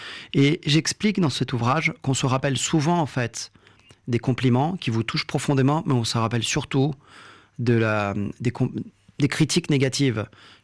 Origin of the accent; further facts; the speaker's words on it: France; French is a second language; lorsque j'ai grandi en France, j'ai appris la langue française, moi, grâce aux dessins animés, les Schtroumpfs, notamment.